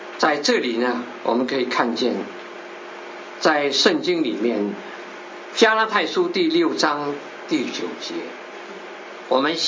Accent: China; 我们中国人有些话很有意思，有人说我们中国人有些词汇都很有意思，要舍然后才能够得，做人要舍得，你不舍你就不会得。

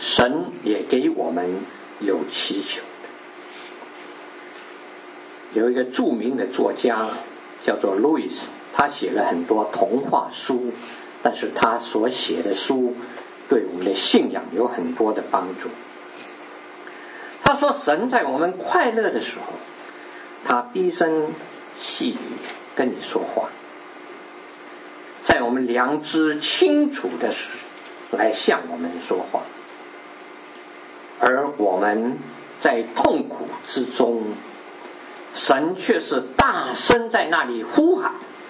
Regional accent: China; 所以我们中国人常常说，人是蜡烛，不点不亮

